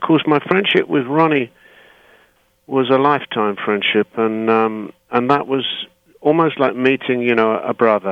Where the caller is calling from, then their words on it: Chicago, Illinois, United States; I'm calling from Chicago.